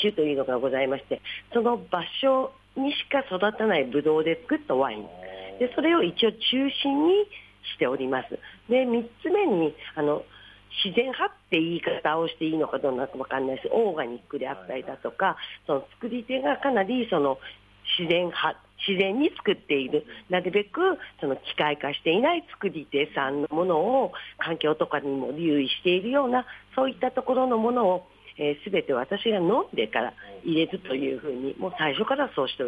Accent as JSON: {"language": "Japanese", "town": "Chofu", "region": "Tokyo", "country": "Japan", "said": "私もともと京王多摩川出身で"}